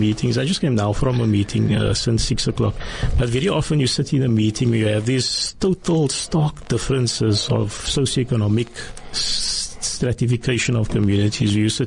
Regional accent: Cape Town, Western Cape, South Africa; Salt River, and also in Tafelsig.

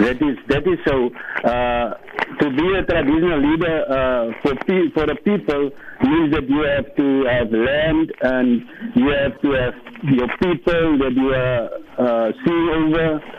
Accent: Western Cape, South Africa; English is a second language; because we are from the Western Cape.

